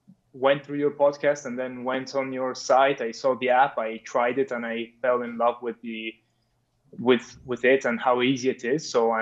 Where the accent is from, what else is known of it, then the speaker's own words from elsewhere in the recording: Milan, Lombardy, Italy; I'm from Milan. I currently am finishing my law studies